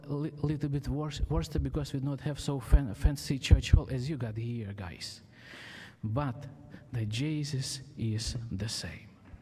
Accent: Ukraine; accent: Ukrainian; English is a second language; now in Pittsburgh, United States; originally I am from Ukraine, and I hope you will enjoy my Ukraine accent.

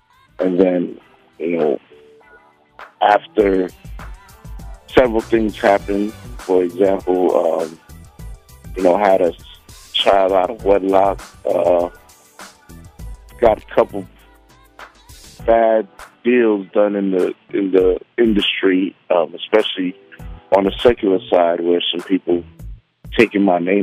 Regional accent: Brooklyn, New York, United States; Yeah, I'm a Brooklyn boy. I've always been a Brooklyn boy. Even when I moved out of Brooklyn, I was a Brooklyn boy. I grew up in church

